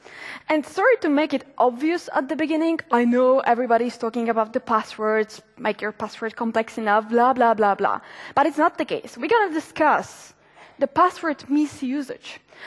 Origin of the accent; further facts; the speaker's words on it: Poland; I am from Poland.